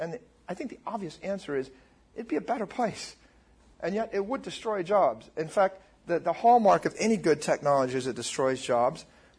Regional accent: Dayton, Ohio, United States; By the way, I went to Fairborn High School. I grew up outside of Dayton

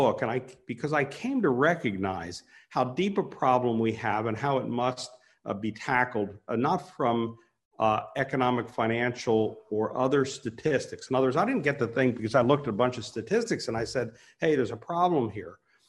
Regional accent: York, Pennsylvania, United States; Now, I grew up in York, Pennsylvania, which when I was growing up in the 1950s and 60s, it was pretty much Norman Rockwell America.

